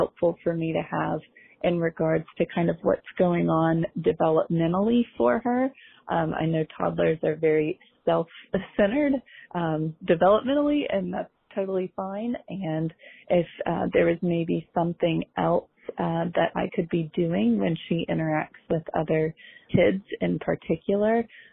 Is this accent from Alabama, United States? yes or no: no; Philadelphia, Pennsylvania, United States; I am from Philadelphia.